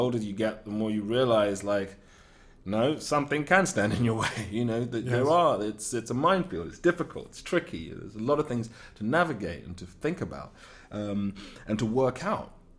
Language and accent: English; United Kingdom; accent: British; I'm sure there are very few, you know, American people or North American people who would in any way think that I was, you know, that my accent wasn't very British, you know.